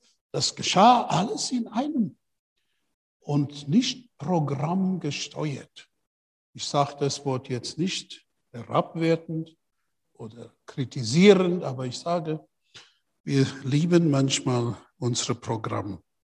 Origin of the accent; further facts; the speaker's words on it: Port Shepstone, KwaZulu-Natal, South Africa; German is a second language; ich war ein Sonntagmorgen in meiner Heimatstadt in Port Shepstone an der Küste.